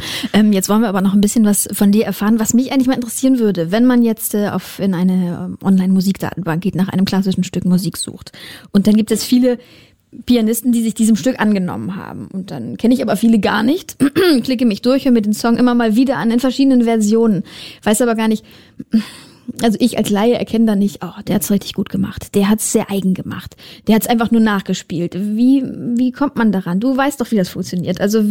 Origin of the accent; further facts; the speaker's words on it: Soltau, Lower Saxony, Germany; Ich komme aus Soltau, ein kleiner, beschaulicher Lüneburger Heideort. Ganz nur 45 Autominuten entfernt.